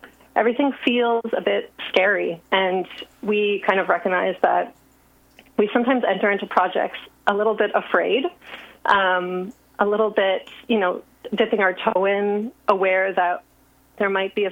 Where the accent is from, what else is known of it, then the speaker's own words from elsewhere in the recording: Montreal, Quebec, Canada; though I'm from Montreal, I spent some time away